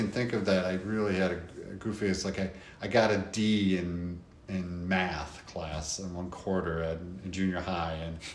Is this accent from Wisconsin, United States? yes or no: yes; Appleton, Wisconsin, United States; I'm from Appleton, which is a paper capital of the world, really.